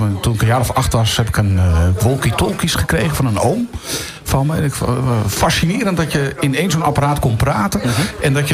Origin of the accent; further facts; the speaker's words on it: Leiden, South Holland, Netherlands; Ik kwam namelijk uit Leiden. Mijn ouders zijn hier een bedrijf begonnen in 85. En in de beginperiode reden we heen en weer. Dus van ons huis in Leiden hier naartoe.